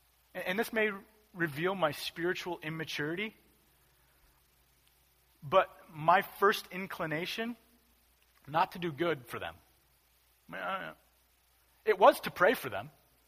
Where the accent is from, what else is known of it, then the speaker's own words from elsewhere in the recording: United States; We as Americans, we don't like paying taxes. I think it's something that's fundamental to being American.